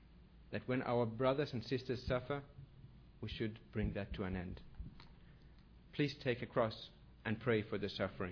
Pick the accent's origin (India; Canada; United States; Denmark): Denmark; Copenhagen, Capital Region of Denmark; I'm very glad to be here with you. I've been looking forward to it. I'm a theologian from Copenhagen.